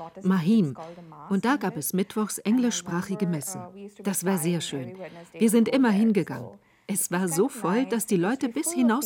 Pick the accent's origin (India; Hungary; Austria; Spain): India; Mumbai, Maharashtra; German is a second language; now in Germany; Ich bin in Mumbai geboren und dort in einer katholischen Schule groß geworden.